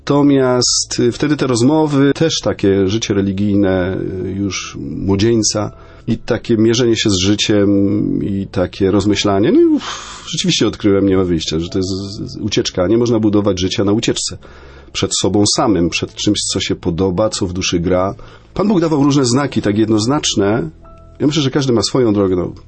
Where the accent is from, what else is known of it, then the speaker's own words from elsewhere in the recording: Podgrodzie, Subcarpathian Voivodeship, Poland; Ja pochodzę z cudownej wioski na Podkarpaciu, z Podgrodzia koło Dębicy.